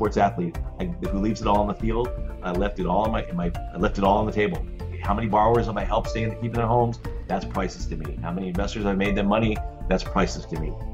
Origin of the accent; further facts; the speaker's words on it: Denver, Colorado, United States; So basically, born and raised in Denver, I was a skier since I was a little kid, and I raced in college.